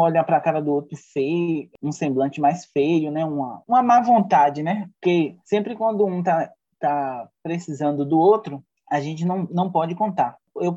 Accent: Salvador, Bahia, Brazil; Eu nasci em Salvador, Bahia, moro no bairro do Rio Vermelho, também nasci aqui.

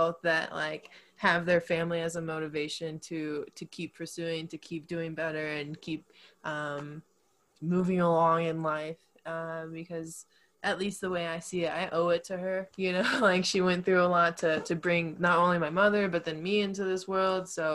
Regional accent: Texas, United States; now in Colorado, United States; like I grew up in Texas and moved to Colorado.

